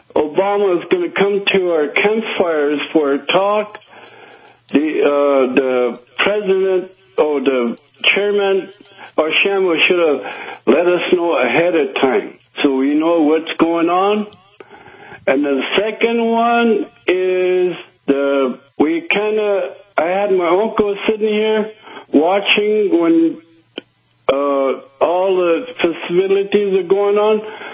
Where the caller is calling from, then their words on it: South Dakota, United States; I'm calling from South Dakota. I live in Barrasola District, which is near McLaughlin, South Dakota. It's a small farming community.